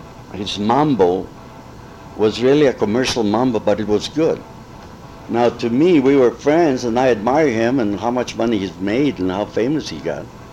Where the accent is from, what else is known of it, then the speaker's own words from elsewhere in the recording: El Paso, Texas, United States; And then I was from El Paso, you know, so I wrote some lyrics and some melodic line.